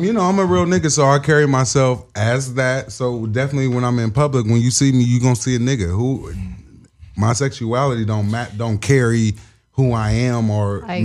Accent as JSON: {"language": "English", "town": "Hamilton", "region": "Ohio", "country": "United States", "also_born_or_lived": "Scottsdale, Arizona", "said": "So I'm originally from Hamilton, Ohio."}